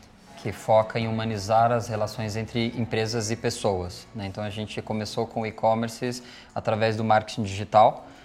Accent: Mato Grosso, Brazil; Eu sou engenheiro de computação, eu sou mato-grossense, engenheiro de computação.

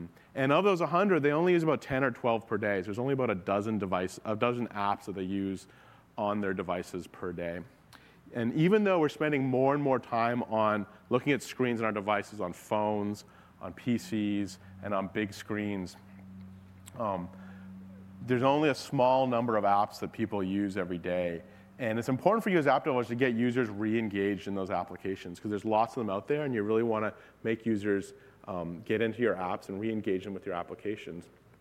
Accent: Canada; I grew up in Canada, so you know, playing sports on something that's not like a frozen sheet of ice is a little bit unfamiliar to me

